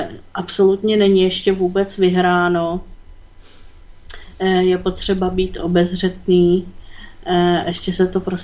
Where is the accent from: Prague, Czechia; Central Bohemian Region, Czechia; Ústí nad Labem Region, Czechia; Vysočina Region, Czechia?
Prague, Czechia; ne, já jsem z Prahy